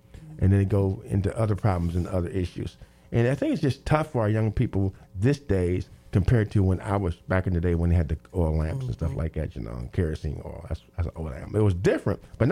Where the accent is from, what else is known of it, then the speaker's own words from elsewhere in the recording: Terrell, Texas, United States; when I went to high school, I went to four different high schools in my hometown, Terrell.